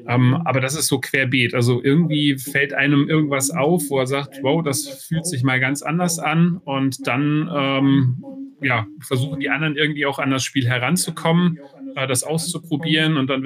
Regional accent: North Rhine-Westphalia, Germany; now in Bonn, Germany; Ja, ich bin Bonner, ja genau. Also Wahlbonner, eigentlich bin ich Westfale sozusagen, aber seit mittlerweile 22 Jahren auch im Rheinland unterwegs.

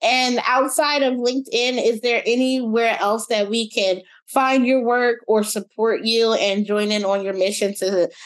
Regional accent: United States; Just like I am an American born and raised

